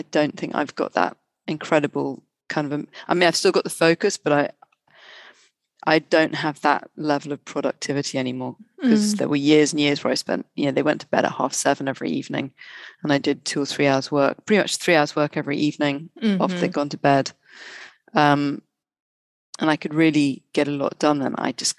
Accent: London, United Kingdom; I wasn't in London at that time, although I'm a Londoner

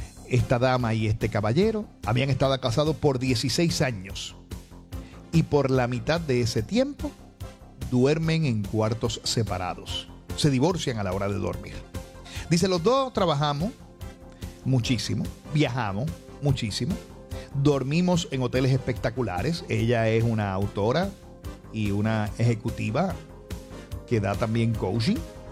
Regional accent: Puerto Rico; nosotros somos insulares los puertorriqueños porque nos quedamos mirando para adentro

